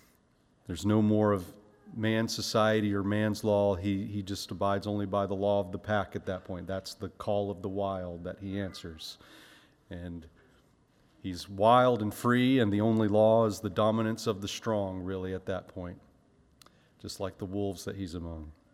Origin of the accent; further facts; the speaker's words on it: Florida, United States; Growing up in Florida, I mean, it might as well have been sci-fi.